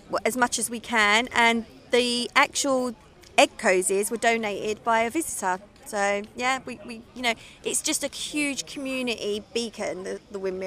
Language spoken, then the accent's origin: English; Heckington, East Midlands, United Kingdom; from Heckington.